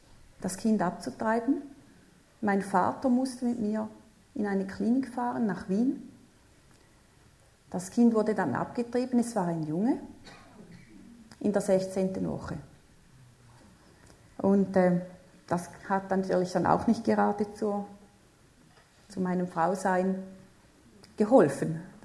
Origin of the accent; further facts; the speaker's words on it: Gossau, St. Gallen, Switzerland; in Gossau bin ich aufgewachsen, St. Gallen.